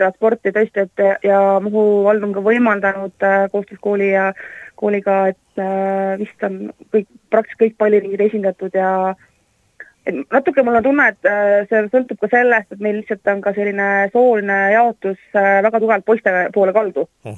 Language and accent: Estonian; Saare County, Estonia; mina kasvasin Saaremal.